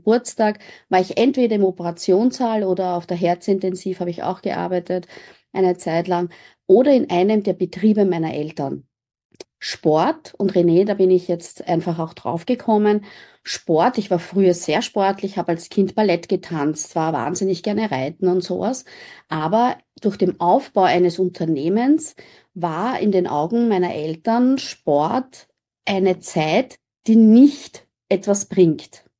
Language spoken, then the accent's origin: German; Lower Austria, Austria; Ich bin jetzt 50. Bin aus Niederösterreich